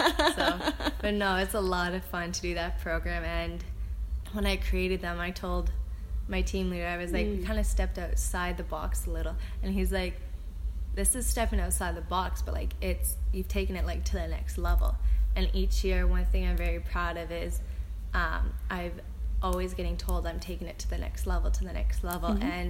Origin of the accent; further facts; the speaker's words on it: Toronto, Ontario, Canada; because I'm from Toronto and not gonna really know, but like 10 minutes outside is Mississauga